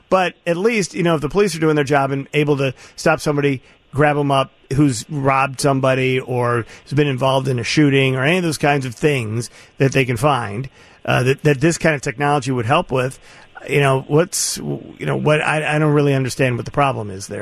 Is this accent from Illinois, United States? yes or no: yes; Chicago, Illinois, United States; Yeah, well, I as a Chicagoan, I'm not really as offended by this because I know where I am.